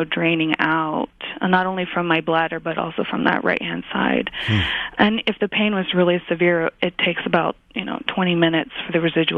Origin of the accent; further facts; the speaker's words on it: West Coast, United States; I wasn't really assimilated here because I'm originally from the West Coast.